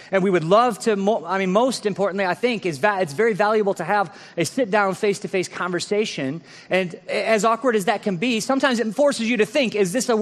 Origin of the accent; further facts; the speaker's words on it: United States; Part of it's just because we're American.